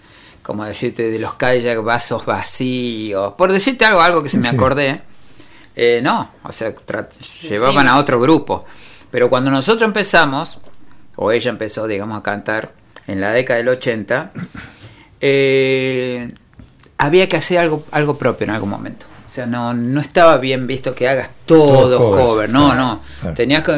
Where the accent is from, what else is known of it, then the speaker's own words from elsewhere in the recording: Villa Constitución, Santa Fe, Argentina; now in Córdoba, Argentina; que nosotros somos del sur de Santa Fe. Nos vinimos a Córdoba.